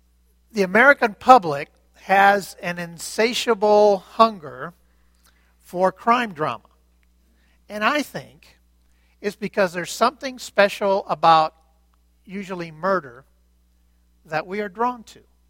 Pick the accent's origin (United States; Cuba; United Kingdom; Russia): Cuba; moved away; when I came from Cuba in 1961